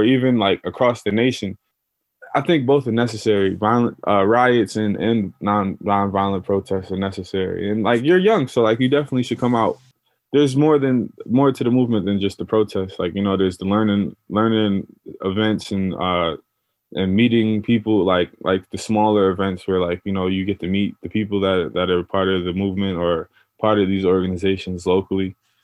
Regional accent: Troy, New York, United States; I'm from Troy, I lived in Troy all my life. That's about it. I went to Hudson Valley Community College for some years.

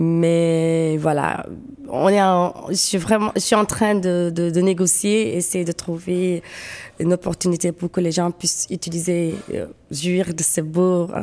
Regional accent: Senegal; Je suis sénégalaise pure sang.

